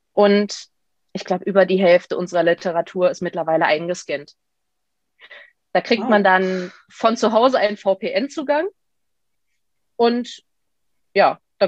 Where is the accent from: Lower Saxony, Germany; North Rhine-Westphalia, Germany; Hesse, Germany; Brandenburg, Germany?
Brandenburg, Germany; Und ich komme aus der Nähe von Potsdam, wo ich auch studiere. Ich studiere an der Universität Potsdam.